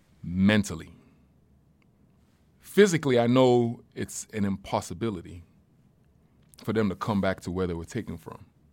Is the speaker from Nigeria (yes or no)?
yes; Nigeria; now in United States; I grew up in Nigeria